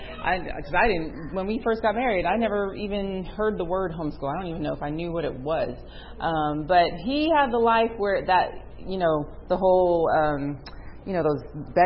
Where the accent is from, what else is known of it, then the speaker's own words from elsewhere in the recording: Bronx, New York, United States; born there; I was born in Bronx, New York. In the city, concrete jungle.